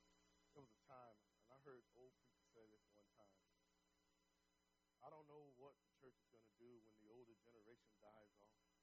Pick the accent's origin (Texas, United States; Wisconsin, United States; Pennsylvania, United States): Texas, United States; San Antonio; And so it caused me to think about growing up in San Antonio, Texas.